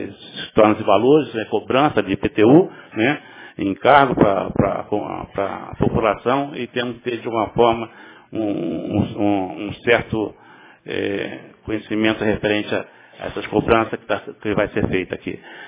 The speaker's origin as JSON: {"language": "Portuguese", "region": "Rio de Janeiro", "country": "Brazil", "said": "nós, carioca, por exemplo, que sou carioca, nós tratamos as pessoas de querido"}